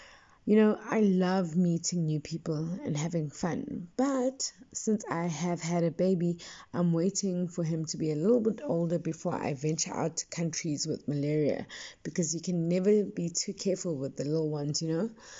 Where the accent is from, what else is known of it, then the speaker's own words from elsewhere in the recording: South Africa; because they want to charge us US dollars as a South African.